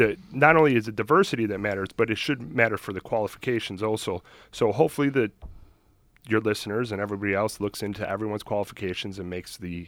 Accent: Greece, New York, United States; I started out here locally, born and raised in Greece, went to school, law school in Maryland.

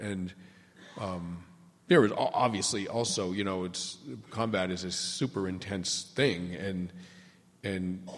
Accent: New England, United States; I grew up in New England. My parents were like very committed pacifists.

